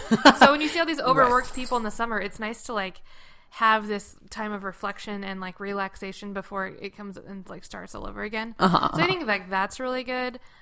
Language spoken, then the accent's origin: English; Puyallup, Washington, United States; I didn't grow up in Seattle. I grew up in Puyallup, and I taught in Tacoma.